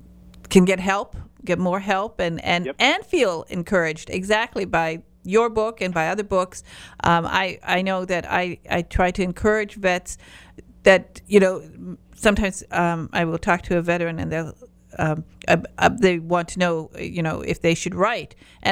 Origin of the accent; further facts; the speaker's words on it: Michigan, United States; now in Florida, United States; Although I'm now in Florida, but I'm from, you know, the Upper Peninsula of Michigan, and of course, we're trout fishers.